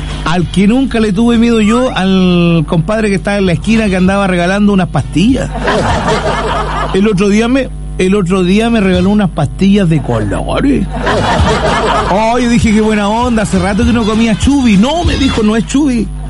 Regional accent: Chile; tenemos miedo como chilenos

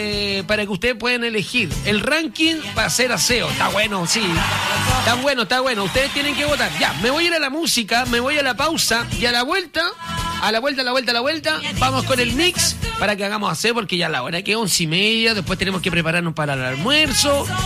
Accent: Chile; Soy chileno

